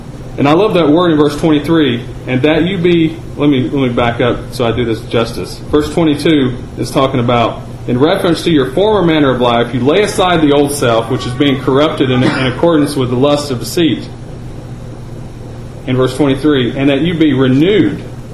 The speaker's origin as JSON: {"language": "English", "region": "Alabama", "country": "United States", "said": "I'm from Alabama."}